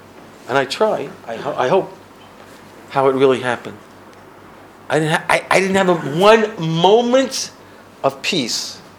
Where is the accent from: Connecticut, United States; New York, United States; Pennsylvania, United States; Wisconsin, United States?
New York, United States; So I'm this kid. I'm growing up on Fifth Avenue.